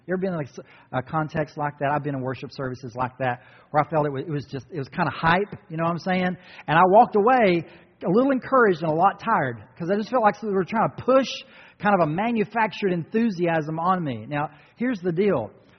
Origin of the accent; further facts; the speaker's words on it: North Carolina, United States; Who made Mount Mitchell, which is near my hometown, the highest peak east of the Mississippi?